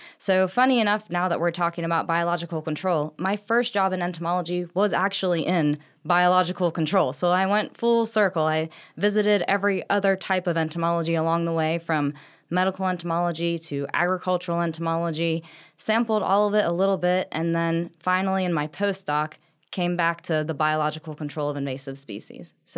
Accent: Indiana, United States; So I grew up in Indiana, and from there, I started my education at Purdue University in entomology

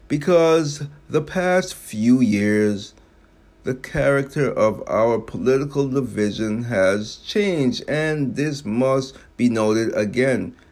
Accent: United States; born there; I was born in America.

